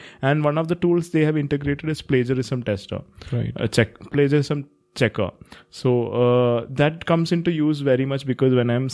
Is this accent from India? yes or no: yes; India; English is a second language; Of course, I'm an Indian, so I have to go accordingly.